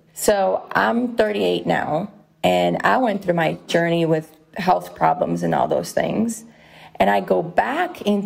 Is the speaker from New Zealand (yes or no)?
no; Brazil; now in United States; I'm from Brazil. We're a mixed family.